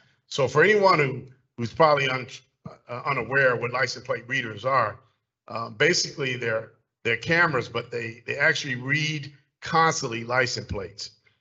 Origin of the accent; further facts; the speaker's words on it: Chicago, Illinois, United States; I am a stranger to DeKalb. I am originally from South Side of Chicago